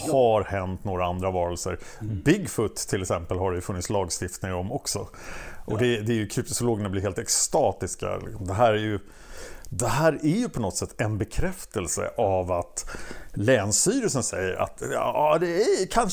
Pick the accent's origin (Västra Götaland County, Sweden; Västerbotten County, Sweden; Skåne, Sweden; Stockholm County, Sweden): Stockholm County, Sweden; Stockholm; jag är från Stockholm.